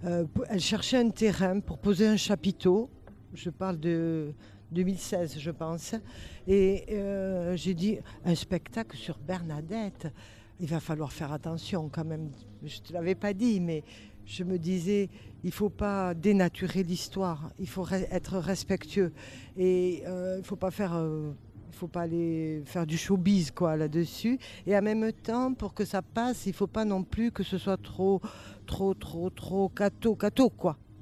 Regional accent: Lourdes, Occitanie, France; quand on dit qu'on est de Lourdes, mais c'est oh, les gens, ils sont ah

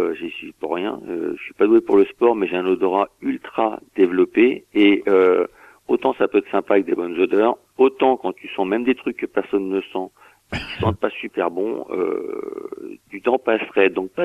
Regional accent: Saint-Denis, Île-de-France, France; Moi, je viens de Saint-Denis à 93, représente, comme on dit

